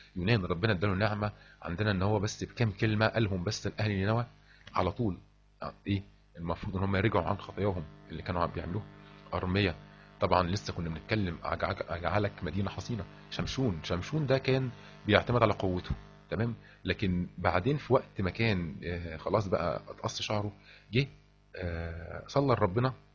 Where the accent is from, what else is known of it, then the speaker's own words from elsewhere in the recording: Egypt; هنا عندنا في مصر